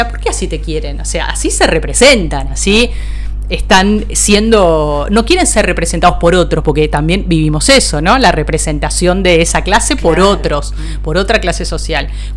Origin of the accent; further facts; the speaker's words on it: San Martín, Buenos Aires Province, Argentina; now in Buenos Aires, Argentina; yo soy de San Martín, ahora vivo en la Ciudad de Buenos Aires, pero soy de San Martín